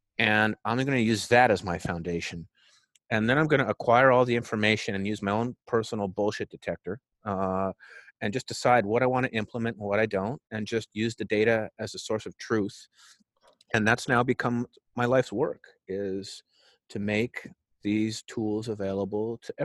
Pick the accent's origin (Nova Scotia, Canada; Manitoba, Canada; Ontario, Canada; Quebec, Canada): Manitoba, Canada; Winnipeg; Actually, I was born on the Canadian tundra. I'm actually from Winnipeg, Canada. Okay. So I spent 25 humbling winters in Winnipeg, Canada, and really just kind of grew up in a small town in the equivalent of what you would call the Midwest of Canada.